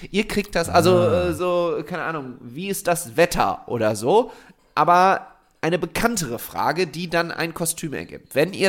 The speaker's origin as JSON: {"language": "German", "town": "Düsseldorf", "region": "North Rhine-Westphalia", "country": "Germany", "said": "ist auch geil, dass ich als Düsseldorfer im Kabarett Kö auftrete."}